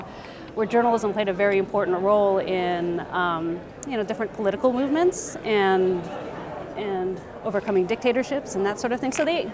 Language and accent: English; California, United States; Filipino American, and I grew up in the Bay Area mostly. I'm not originally from the Bay Area, but I grew up here mostly.